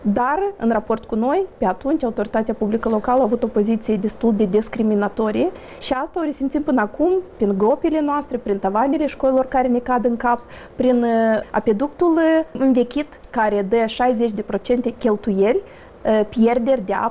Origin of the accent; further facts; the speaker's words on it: Bălți, Moldova; pentru că vin din Bălți